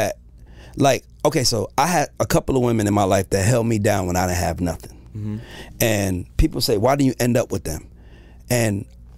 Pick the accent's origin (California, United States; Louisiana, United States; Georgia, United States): Georgia, United States; Atlanta; Nah, Atlanta's beautiful, brother. Uh-huh. I'm from Atlanta.